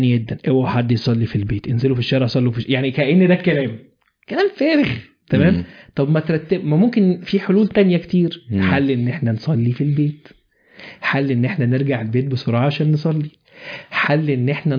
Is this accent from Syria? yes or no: no; Egypt; بس عندنا في مصر كده اهو في تساهل شويه في مساله الناس تقعد في الصلاه